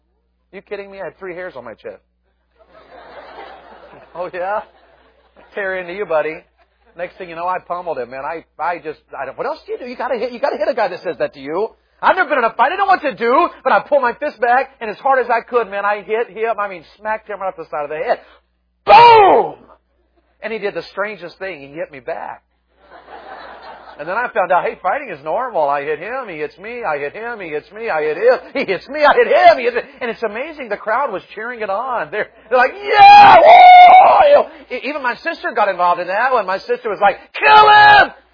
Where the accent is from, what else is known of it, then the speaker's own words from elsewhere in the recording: Tennessee, United States; we're mountain people from Tennessee. That's how we are up there.